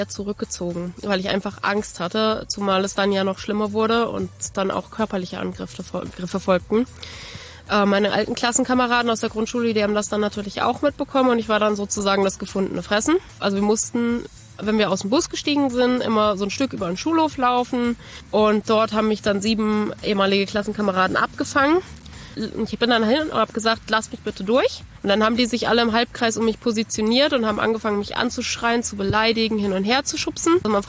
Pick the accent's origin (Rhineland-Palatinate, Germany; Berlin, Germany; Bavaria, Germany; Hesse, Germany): Hesse, Germany; Bad Arolsen; Geboren und aufgewachsen bin ich in Bad Arolsen, ich habe bei meinen Großeltern gelebt.